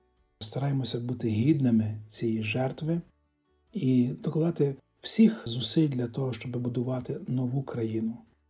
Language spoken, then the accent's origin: Ukrainian; Western Ukraine, Ukraine; Хоча ми, ті, які виросли на Західній Україні, прекрасно пам'ятаємо депортації наших батьків, дідусів, бабусів